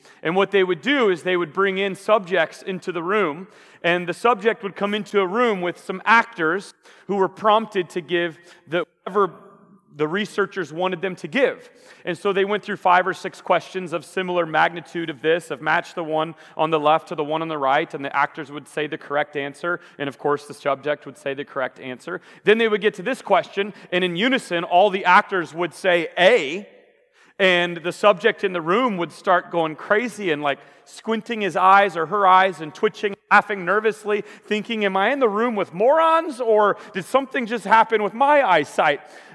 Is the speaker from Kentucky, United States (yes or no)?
no; Omaha, Nebraska, United States; also born or lived in Wisconsin / St. Louis; I hail all the way from Omaha, Nebraska, to come and guest preach for you today. I grew up here in Omaha in middle and high school, and went to college in Wisconsin and seminary in St. Louis.